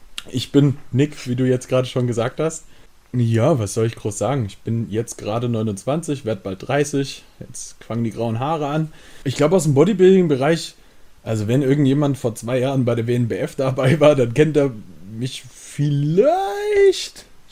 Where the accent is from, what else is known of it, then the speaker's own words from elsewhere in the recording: Hesse, Germany; Ich komm aus der Nähe von Gießen.